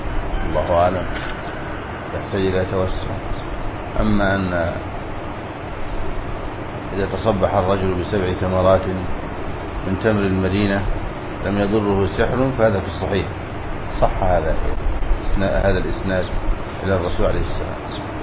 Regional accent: Egypt; عندنا في مصر

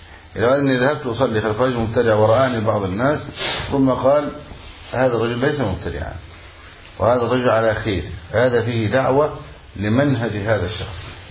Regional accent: Egypt; نحن نقول أن عندنا في مصر رجل في المنطقة كلها نحاربه

